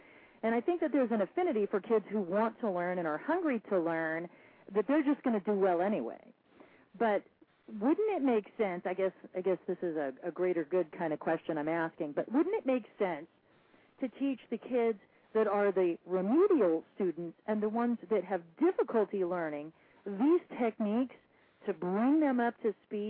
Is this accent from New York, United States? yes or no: no; Arizona, United States; You know, I grew up here in Arizona, and I was really fortunate to be in a public school system that recognized gifted kids.